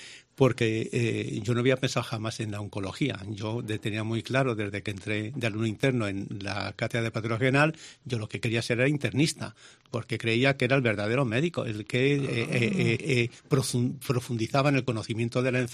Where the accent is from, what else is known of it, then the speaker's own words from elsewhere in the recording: Aldaya, Valencian Community, Spain; Yo nací en Aldaya, un pueblo magnífico muy cerca de Valencia y del Horta Sud, ¿no? Hace ya muchos años.